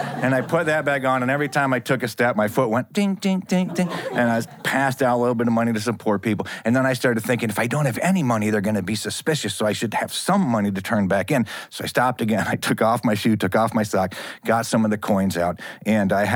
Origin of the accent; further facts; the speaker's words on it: United States; I'm an American. You understand, we can just get stuff, right?